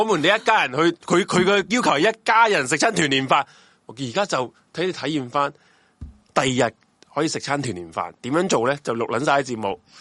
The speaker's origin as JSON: {"language": "Cantonese", "country": "Malaysia", "said": "不是，我都是大马人，所以明白个情况。"}